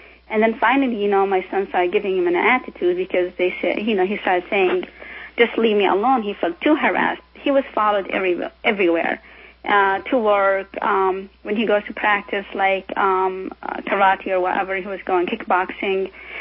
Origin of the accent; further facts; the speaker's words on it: United States; born there; Actually, I was born in the United States